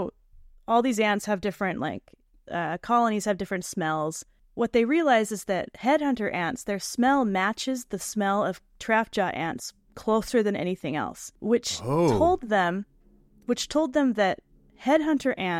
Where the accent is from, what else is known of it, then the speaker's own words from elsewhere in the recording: Florida, United States; these are special to me because they're from Florida and I'm from Florida.